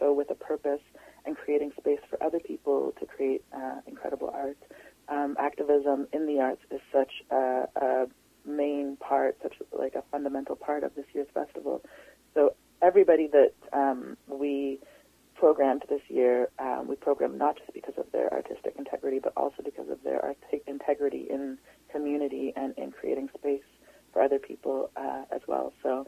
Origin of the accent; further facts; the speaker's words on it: Toronto, Ontario, Canada; I know that because I came from Toronto, and I was drawn across the country